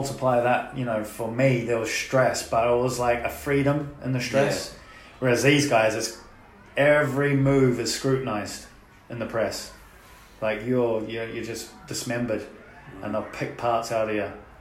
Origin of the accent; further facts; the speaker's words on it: England, United Kingdom; I'm English, like my dad's English.